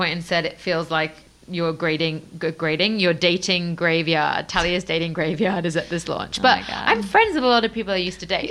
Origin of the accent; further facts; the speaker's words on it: England, United Kingdom; accent: English; Jamie's been making fun of my English accent all weekend.